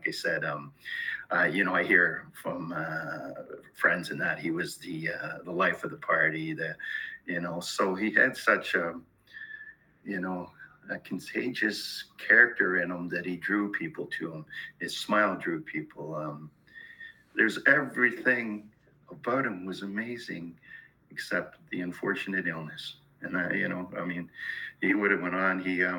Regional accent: Peterborough, Ontario, Canada; Yeah, I grew up in Peterborough, Ontario, and it's an hour and a half from Toronto.

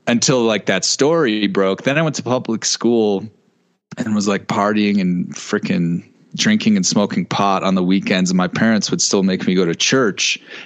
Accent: Chicago, Illinois, United States; my family is, I mean, we're like, I don't even want to say ethnic, but like we're all like from Chicago

